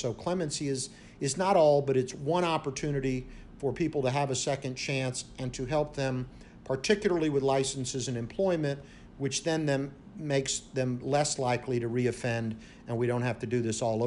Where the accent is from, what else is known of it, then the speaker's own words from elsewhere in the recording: Tampa, Florida, United States; I grew up in Tampa in a law enforcement and medical home. My parents were in law enforcement and medicine.